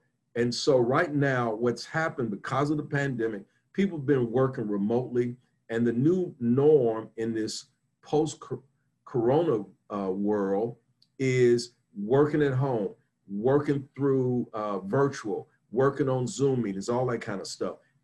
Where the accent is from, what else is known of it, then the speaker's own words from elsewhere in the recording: Chicago, Illinois, United States; I grew up here in United States in Chicago, Illinois, and I grew up in a traditional home.